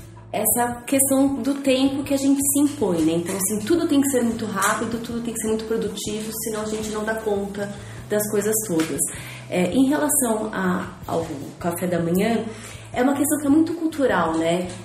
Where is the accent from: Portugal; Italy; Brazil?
Brazil; São Paulo; como boa paulista que eu sou, eu quero minha bolacha passatempo e o meu todinho, né?